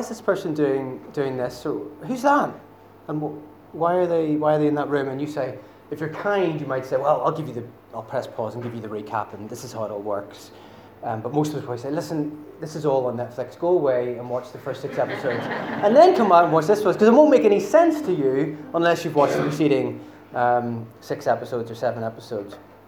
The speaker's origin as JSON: {"language": "English", "region": "Northern Ireland", "country": "United Kingdom", "said": "you may have noticed I'm from Northern Ireland, I know I've got a very subtle accent."}